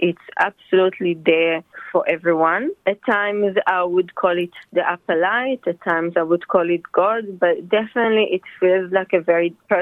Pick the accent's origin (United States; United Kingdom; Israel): Israel; moved away as an adult; I was born in Israel, born and raised in Israel.